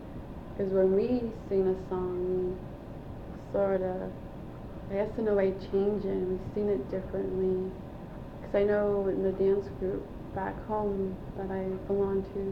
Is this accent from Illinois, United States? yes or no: no; Hoonah, Alaska, United States; because I grew up in Hoona with my grandparents